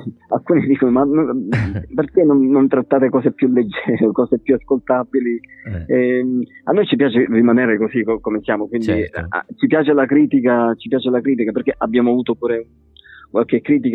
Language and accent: Italian; Sicily, Italy; accent: Sicilian dialect; Noi utilizziamo il nostro modo di dare messaggi nel nostro dialetto siciliano.